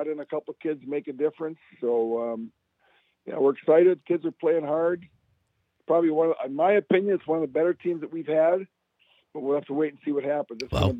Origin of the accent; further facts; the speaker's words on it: Bessemer, United States; Only got wrong is I'm from Bessemer, not from Wakefield.